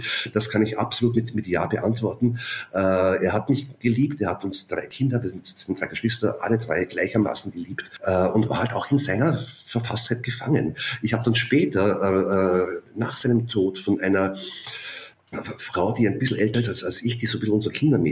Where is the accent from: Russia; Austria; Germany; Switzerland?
Austria; Upper Austria; wie es damals am Land, wo ich aufgewachsen bin in Oberösterreich, offenbar gang und gäbe war